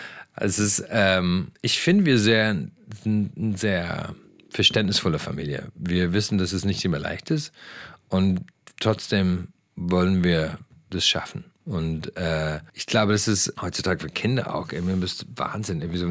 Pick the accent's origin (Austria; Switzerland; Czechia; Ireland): Ireland; German is a second language; now in Berlin, Germany; Und ich bin, glaube ich, für immer der Ire, die hier wohnt. Ich bin kein Berliner